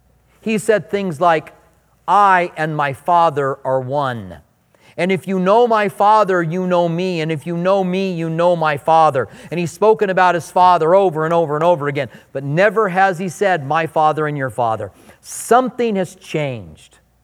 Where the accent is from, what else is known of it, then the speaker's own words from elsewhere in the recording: Iowa, United States; You can tell I'm from Iowa by my name.